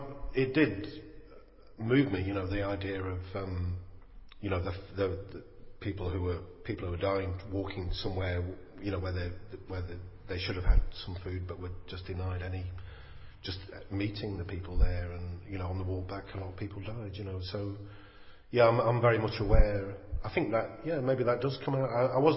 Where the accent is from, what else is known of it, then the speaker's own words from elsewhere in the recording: Nottingham, East Midlands, United Kingdom; Yeah, well, originally I'm from Nottingham, a city called Nottingham